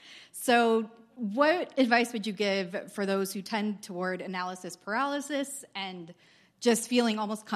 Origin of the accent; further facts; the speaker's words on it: California, United States; from California, Financial Planning Ministry.